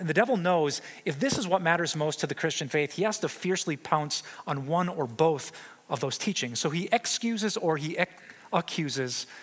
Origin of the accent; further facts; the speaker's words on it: Wisconsin, United States; I think about my home state of Wisconsin. Now around here, we say as long as you're not driving, I just like to have a good time.